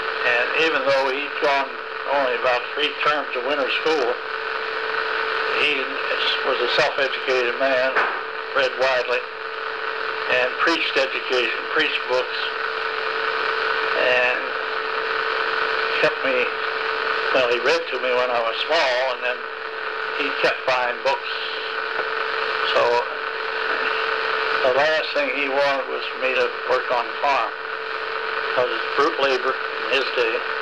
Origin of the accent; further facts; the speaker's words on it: Buckhannon, West Virginia, United States; born there; I was born in Buchanan, West Virginia, in a small college now of about 4,000, home of West Virginia Wesleyan College.